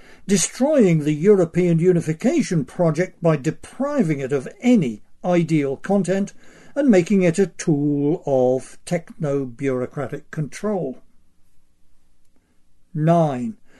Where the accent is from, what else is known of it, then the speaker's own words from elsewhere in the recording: England, United Kingdom; When I was a kid growing up in England in the years after World War II